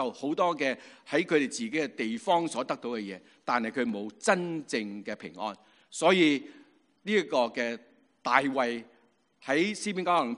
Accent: Hong Kong; 你和我都是原本不是属于这个地方的，我们可能来自大陆，我来自香港，我们来自东南亚各地，世界各地，我们来到这个地方，我们在这里落地生根

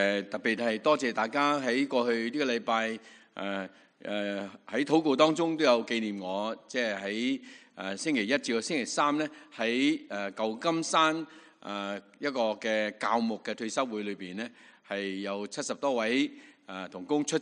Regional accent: Chaozhou, Guangdong, China; 我哋是潮州人嚟噶吓，咁

